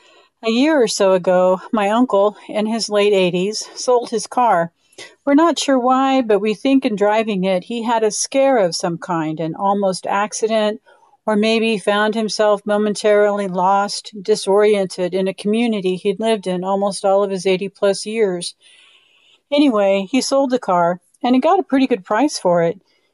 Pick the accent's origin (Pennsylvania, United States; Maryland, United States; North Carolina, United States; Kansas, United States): Kansas, United States; Dodge City; For HPPR Radio Readers … from Dodge City, Kansas.